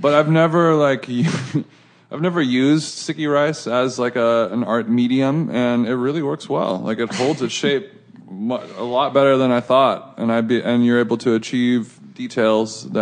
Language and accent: English; California, United States; No, I'm from Orange County.